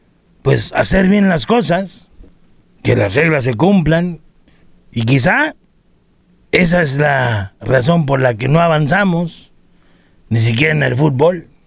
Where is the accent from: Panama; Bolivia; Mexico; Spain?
Mexico; Pero como mexicanos, pensamos que siempre pueden hacer una excepción por nosotros.